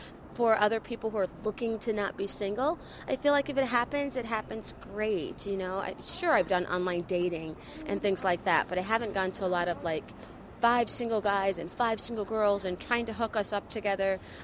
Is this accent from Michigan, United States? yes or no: no; Illinois, United States; now in New York, United States; I'm originally from Illinois, and I've been in New York almost 5 years.